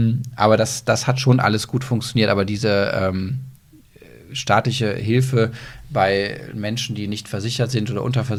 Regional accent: Kolmünster, Germany; Aber ich bin so das in Kolmünster verwurzelt, das ist halt meine Heimat.

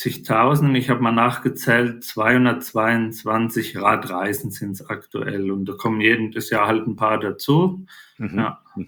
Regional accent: Germany; ich bin im Spessart aufgewachsen, am Fluss Main in der Mitte Deutschland

